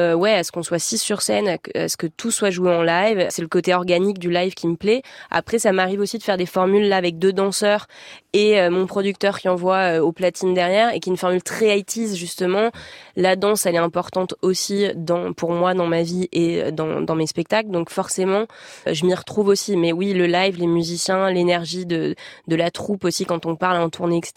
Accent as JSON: {"language": "French", "town": "Rognes", "region": "Provence-Alpes-Côte d'Azur", "country": "France", "said": "c'est dans mon village de Rognes, j'aime à dire que je suis une rognasse, je viens du sud-est de la France"}